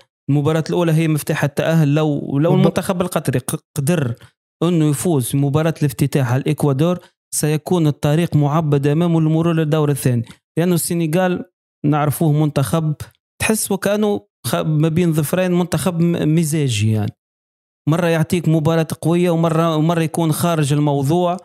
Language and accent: Arabic; Tunisia; طامع انه يشوف كره بلهجتنا التونسيه مزيانه